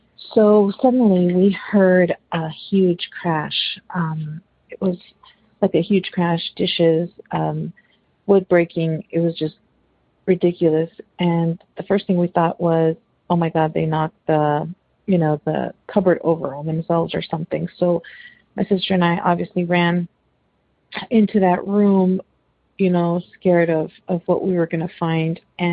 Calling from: Texas, United States; I'm calling from Texas.

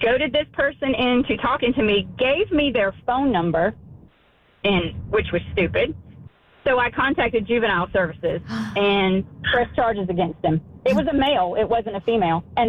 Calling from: Perry, Georgia, United States; And I'm from Perry, Georgia, and heard your segment just now

